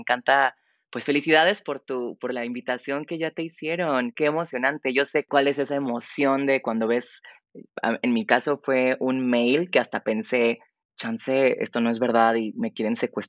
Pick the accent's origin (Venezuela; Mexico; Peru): Mexico; amo México y soy re mexicana y jamás me voy a cansar de expresar el orgullo que siento por México